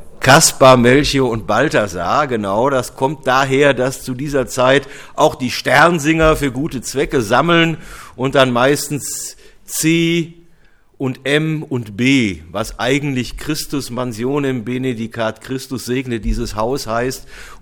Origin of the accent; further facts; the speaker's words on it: Cologne, North Rhine-Westphalia, Germany; Drei Kronen zieren das Wappen meiner Heimatstadt Köln.